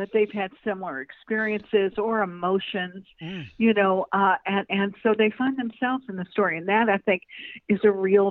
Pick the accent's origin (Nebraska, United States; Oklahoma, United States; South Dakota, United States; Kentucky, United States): Kentucky, United States; Louisville; wrote and published detective fiction that was set in my hometown of Louisville.